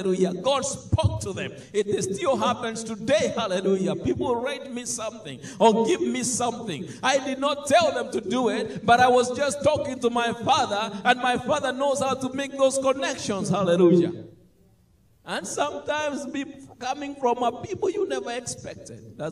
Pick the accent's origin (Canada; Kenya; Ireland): Kenya; Embu, Eastern Province; I was born and raised in Embu. It's a city, you don't know where that is. It is in Kenya, in eastern part of Kenya.